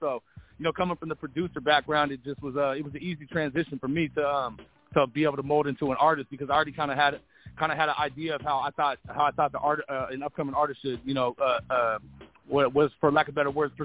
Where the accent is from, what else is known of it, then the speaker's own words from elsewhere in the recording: West Coast, United States; I mean, that's the sound I grew up on, man. You know, I'm from the West Coast, so, you know, that was pretty much the predominant sound I was growing up around.